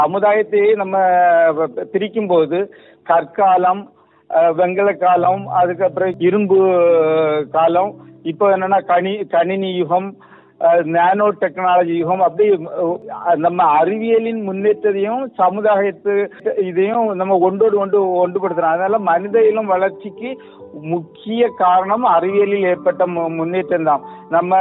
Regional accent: Tamil Nadu, India; நான் கன்னியாகுமரி மாவட்டத்தை சேர்ந்தவன், அங்க ஒரு கோட்டை வதப்பாடும்பாங்க

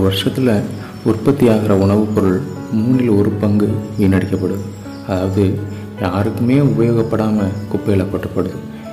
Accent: Pudukkottai, Tamil Nadu, India; எனது சொந்த ஊர் புதுக்கோட்டை.

